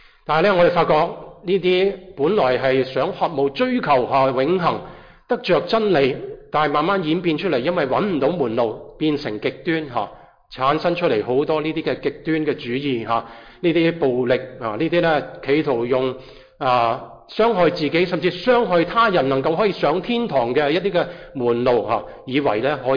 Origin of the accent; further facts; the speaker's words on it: China; 也好像我们中国人很多信佛教的